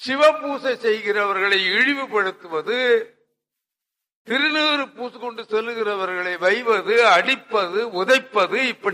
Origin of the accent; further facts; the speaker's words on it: Veerakkan, Tamil Nadu, India; நான் பிறந்த ஊர் நன்னிலத்துக்கு அருகாமையில வீராக்கன் என்று ஒரு கிராமம், அந்த ஊர்ல படித்தேன்.